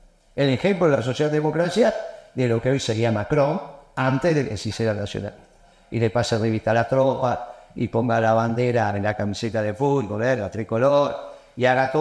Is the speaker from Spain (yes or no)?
no; Argentina; esas son cosas que nosotros tratamos de anunciarle al Papa porque somos argentinos